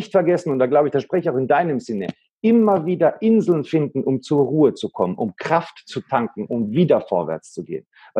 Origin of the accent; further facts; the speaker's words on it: Baden-Württemberg, Germany; also born or lived in Greece; ich bin zwar in Griechenland geboren, aber dann ist meine Mutter zu meinem Vater nach Deutschland. Und ich bin dann in Deutschland an einem kleinen Dorf groß geworden, im Badischen.